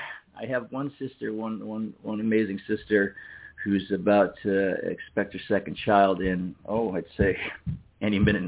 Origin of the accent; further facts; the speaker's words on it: Berlin, Connecticut, United States; Now, I grew up in Connecticut, a small farm town called Berlin. Not like Berlin, spelled the same way, like Berlin in Germany